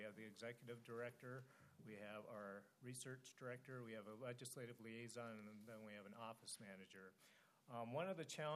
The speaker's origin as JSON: {"language": "English", "region": "Minnesota", "country": "United States", "tie": "born or raised there", "said": "they, of course, have faced a vastly different experience than I've experienced growing up in Minnesota."}